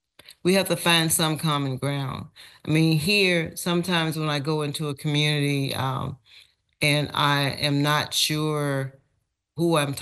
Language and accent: English; Lowndes County, United States; growing up in Lowndes County, we had wastewater problems too, but we always thought it was a plumbing issue.